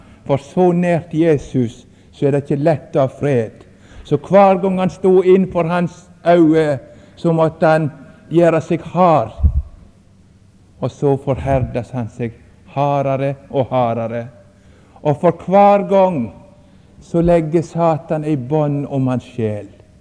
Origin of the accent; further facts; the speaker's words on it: Samnøy, Vestland, Norway; Vi hadde jo melke kyr, eller kuer, eller hva det nå er for noe, hjemme på Samnøy.